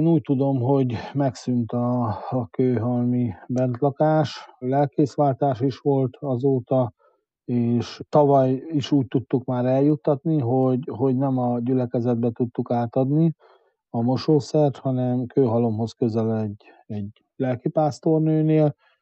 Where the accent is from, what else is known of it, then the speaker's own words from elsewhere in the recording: Hungary; Én református magyar vagyok, én szeretem azokat a közösségeket támogatni, ahol magyarok is, ha lehet, akkor reformátusok vannak